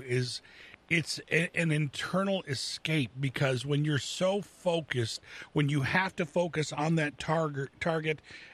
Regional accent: Flint, Michigan, United States; because growing up in Flint, the Detroit rock scene was huge

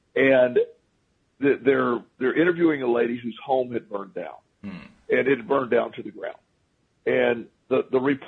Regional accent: Florida, United States; So I grew up in Florida, so I don't get too worried about hurricanes.

